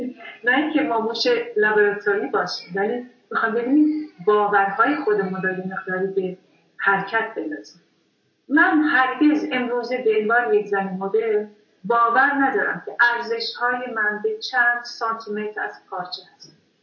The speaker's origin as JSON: {"language": "Persian", "country": "Iran", "tie": "born or raised there", "said": "به عنوان یک زن 70 ساله که در جامعه سنتی بزرگ شدم، جامعه مثل ایران"}